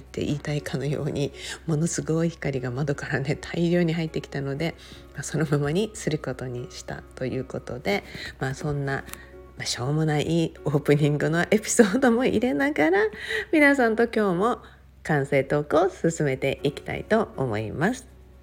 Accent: Okinawa, Japan; 私は沖縄出身なので、もう沖縄イコール仏壇命みたいなね、すごいところがあって、

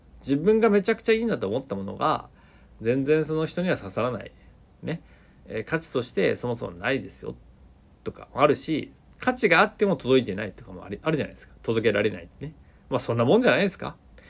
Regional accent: Nagoya, Aichi, Japan; 名古屋っていうね、地元は名古屋なんですが、スタートアップ不毛の地というふうに、まあ、揶揄されてるのか、 自称してるのか分かりませんが

